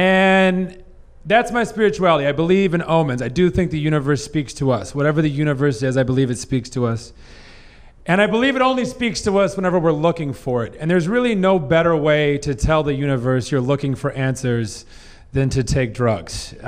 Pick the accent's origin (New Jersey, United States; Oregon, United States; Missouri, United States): Missouri, United States; I grew up in South Missouri in the Bible Belt